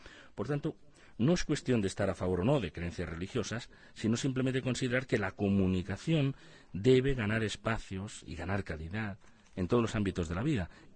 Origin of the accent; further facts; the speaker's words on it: Camporrells, Aragon, Spain; era el cura párroco de mi pueblo. Yo fui monaguillo suyo.